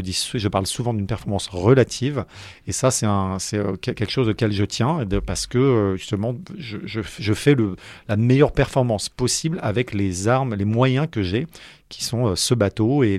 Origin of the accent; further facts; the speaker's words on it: Paris, Île-de-France, France; je suis pas né dans le granit breton. J'ai grandi à Paris, etc.